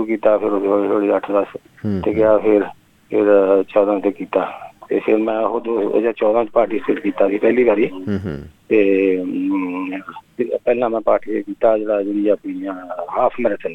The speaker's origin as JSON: {"language": "Punjabi", "town": "Gujarwal", "region": "Punjab", "country": "India", "tie": "born or raised there", "said": "ਮੇਰਾ ਜਨਮ ਪਿੰਡ ਗੁਜਰਵਾਲ ਆ, ਗੁਜਰਵਾਲ ਪਿੰਡ ਹੈਗਾ ਲੁਧਿਆਣੇ ਤੋਂ ਤਕਰੀਬਨ 20-21 ਕਿਲੋਮੀਟਰ ਜੀ, ਮੈਂ ਉੱਥੇ ਜੰਮਿਆ ਪੜਿਆ, ਉੱਥੇ ਮੈਂ ਮੈਟ੍ਰਿਕ ਕੀਤੀ"}